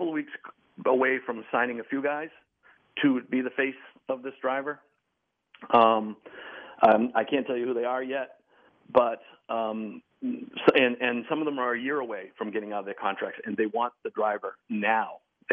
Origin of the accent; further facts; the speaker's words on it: Arlington, Massachusetts, United States; Oh, I grew up in Arlington.